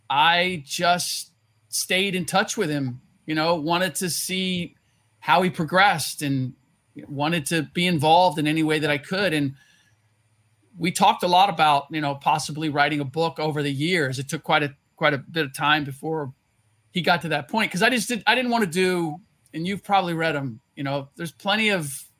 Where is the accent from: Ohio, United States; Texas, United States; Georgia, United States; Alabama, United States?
Ohio, United States; Cincinnati; I'm born and raised in Cincinnati.